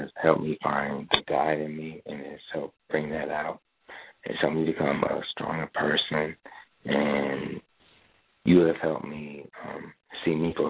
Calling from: Raleigh, North Carolina, United States; I'm calling from Raleigh.

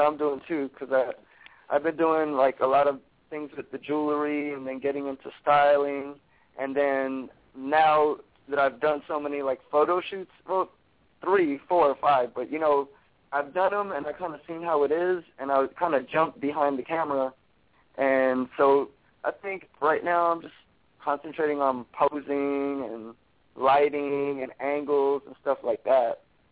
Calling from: Hollywood, California, United States; from Hollywood, California.

